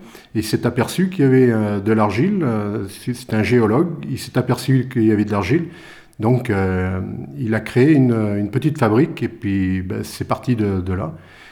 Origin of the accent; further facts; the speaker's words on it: Roumazières, Nouvelle-Aquitaine, France; Donc, je suis né à Genouillac, en Charente, à côté de la localité où j'habite maintenant depuis toute ma vie, c'est-à-dire à Roumazières.